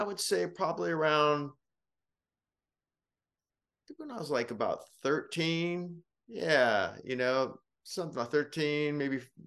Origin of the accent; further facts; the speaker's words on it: Berkeley, California, United States; And I was lucky growing up in Berkeley. In the Bay Area, because it was a pretty groovy hippie town, so there's a lot of record stores and stuff like that.